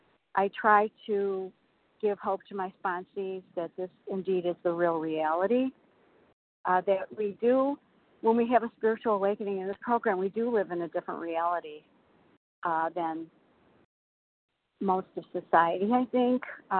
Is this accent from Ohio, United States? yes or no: no; Illinois, United States; I know it's probably my accent. Anyway, I'm from Illinois